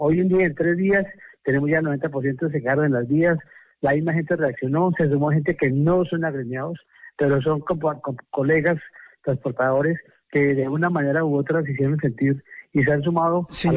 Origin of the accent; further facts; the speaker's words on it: Colombia; nosotros somos colombianos y tenemos algo que podemos reclamar como compatriotas